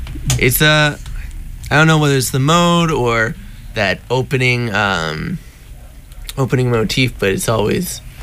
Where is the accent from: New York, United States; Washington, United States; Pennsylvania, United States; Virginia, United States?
Virginia, United States; Richmond; now in San Diego, United States; I grew up in Richmond, Virginia. So a very different place, very different culture also from San Diego.